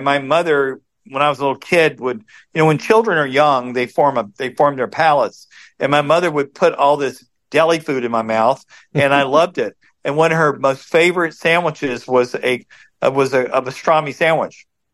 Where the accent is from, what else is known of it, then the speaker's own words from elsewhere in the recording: the South, United States; And I grew up in the South, and quite honest with you, we're quite well known for, if we're drinking, we carry a flask and we hide it.